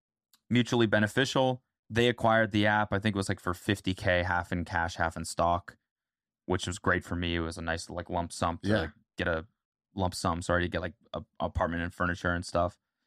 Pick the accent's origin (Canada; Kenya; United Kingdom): Canada; And that kind of scared me because I'm Canadian and I wanted to stay in the States.